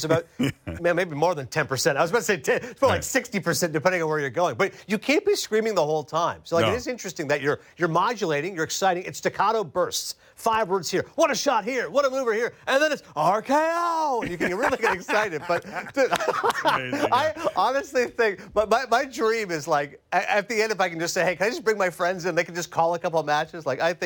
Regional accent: Toronto, Ontario, Canada; we know this growing up in Toronto

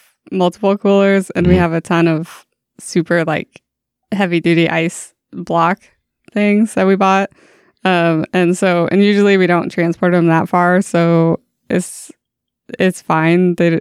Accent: Oregon, United States; and I grew up in Oregon, but I just never got into it.

